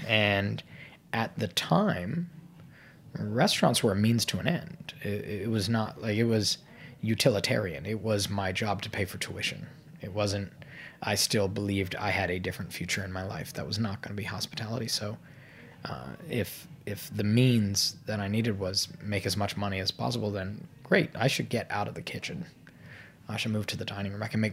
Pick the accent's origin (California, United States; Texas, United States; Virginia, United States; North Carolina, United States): Virginia, United States; Fairfax; I grew up in Fairfax, Virginia.